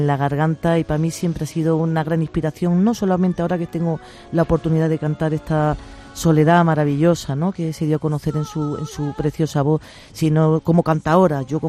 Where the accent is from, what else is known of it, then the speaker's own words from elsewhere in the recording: Granada, Andalusia, Spain; yo como española, como andaluza, como granaína, como ciudadana de un país maravilloso en el que vivimos